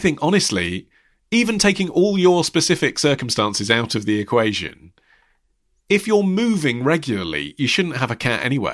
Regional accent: United States; now in United Kingdom; Now, I'm American, I've owned dogs all my life

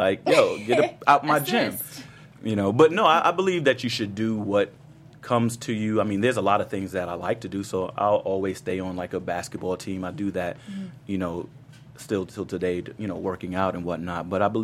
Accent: New York City, New York, United States; when I was growing up in Harlem, he used to, he used to come by different little stores and Mart 25 in Harlem.

